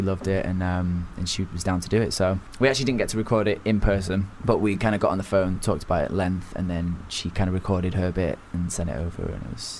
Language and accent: English; Manchester, North West England, United Kingdom; also born or lived in London; now in Los Angeles, United States; I'm from Manchester. I lived in London for 7 years and just love London. Like, it's my favourite, you know, my favourite city, except for Manchester.